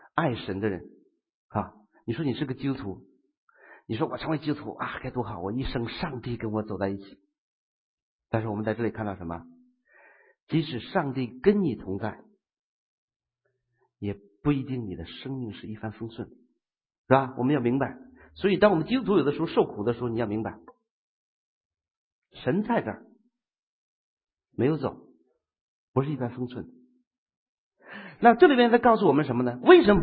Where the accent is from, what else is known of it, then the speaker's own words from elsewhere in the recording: China; 按照我们中国人的传统要写的话